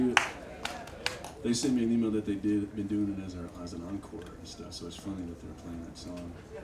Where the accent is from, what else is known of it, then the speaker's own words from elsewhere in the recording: Texas, United States; it's sort of like a Reader's Digest version of growing up in Central Texas.